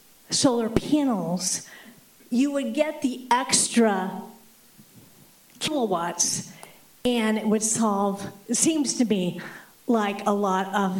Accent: Bozeman, Montana, United States; I'm from Bozeman.

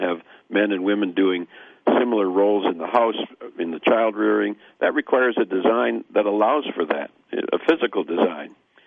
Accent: Wisconsin, United States; and I'm from Wisconsin, and some of the smaller cities in Wisconsin

